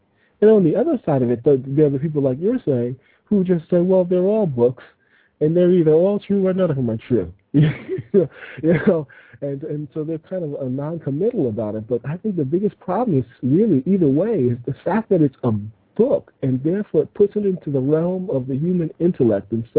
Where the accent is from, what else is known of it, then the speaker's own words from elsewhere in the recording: New York, United States; now in Japan; I'm calling from Japan, so I'm trying to keep my voice a little low. It's kind of late here.